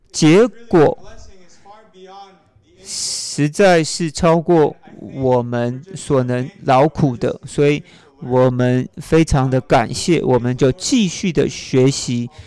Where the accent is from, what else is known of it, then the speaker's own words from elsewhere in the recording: United States; now in Vancouver, Canada; 我是从美国来的